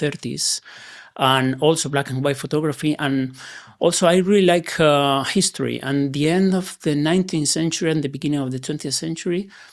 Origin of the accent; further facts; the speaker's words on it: Granada, Andalusia, Spain; To Granada. My hometown.